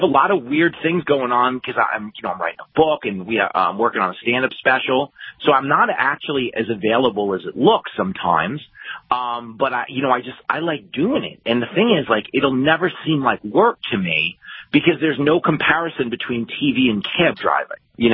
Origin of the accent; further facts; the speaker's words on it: Levittown, New York, United States; I grew up in Levittown, which was all GIs returning home from World War II. That's what I grew up around, guys who served the country.